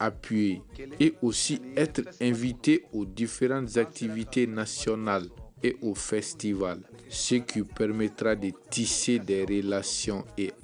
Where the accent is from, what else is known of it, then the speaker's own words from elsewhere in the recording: Kapala, Koutiala, Mali; je viens de Kapala, dans la région de Kuchala, précisément à 22 km de Kuchala, juste après le poste en partance vers Sikasso.